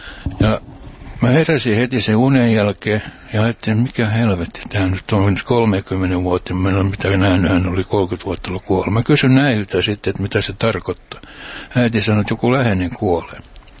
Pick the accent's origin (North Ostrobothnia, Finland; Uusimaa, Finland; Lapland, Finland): Uusimaa, Finland; Porvoo; also born or lived in Helsinki; Kun faija lähti Ruotsiin, mä olin 2,5-vuotias, niin mutsi jäi yksinhuoltaja siihen aikaan, oli aika vaikea. Niin se lähetti mut Porvoisen mummuun ja mufan luo.